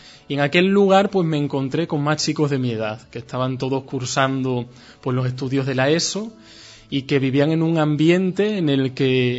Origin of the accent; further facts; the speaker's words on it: Miajadas, Extremadura, Spain; Al ser natural de Miajada, uh-huh, este año ha sido el año que más cerca he estado